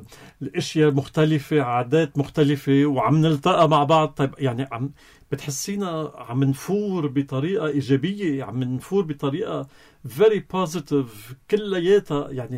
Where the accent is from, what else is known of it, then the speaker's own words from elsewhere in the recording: Lebanon; عنا بلبنان